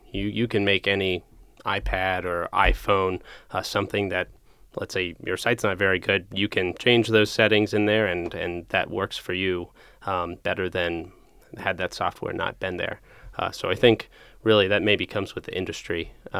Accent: Dayton, Ohio, United States; I'm from Dayton originally

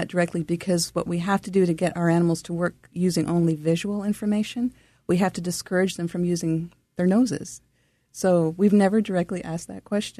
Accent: Timmins, Ontario, Canada; born there; I was born in Timmins, Canada, and that's where … was born.

